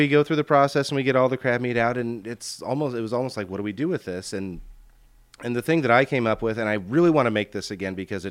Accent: Midwest, United States; because I'm from the Midwest and we did not have salmon growing up.

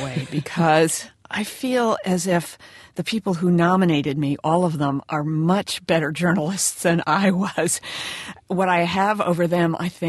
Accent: Vermont, United States; I grew up in Vermont. I went away, worked elsewhere. But when I got married and was ready to start a family, I came back to Vermont.

